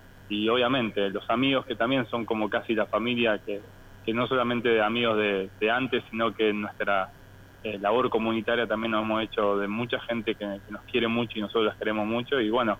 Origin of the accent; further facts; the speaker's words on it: Rosario, Santa Fe, Argentina; born there; se dio la oportunidad de estar en mi ciudad. Yo nací acá en Rosario y trabajar en la comunidad en la cual siempre crecí.